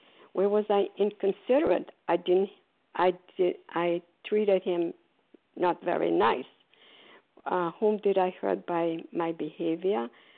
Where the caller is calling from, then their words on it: Port Charlotte, Florida, United States; grateful, recovered, compulsive overeater, and I'm calling from Florida, Port Charles, Florida.